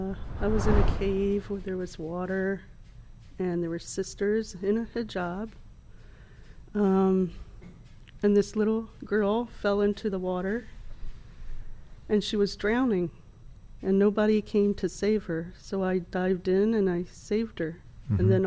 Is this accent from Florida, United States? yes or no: yes; Hollywood, Florida, United States; born there; Well, I was born in Hollywood, Florida.